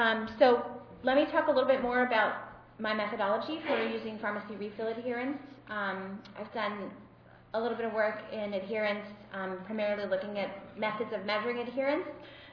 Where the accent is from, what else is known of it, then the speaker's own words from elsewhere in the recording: Sharon Hill, Pennsylvania, United States; we come from Sharon Hill, Pennsylvania, which is in Delaware County